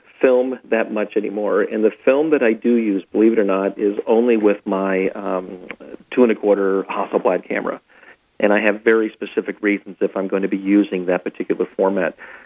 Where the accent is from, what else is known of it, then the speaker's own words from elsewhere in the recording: Alaska, United States; You know, I grew up in Alaska, and so glaciers and what have you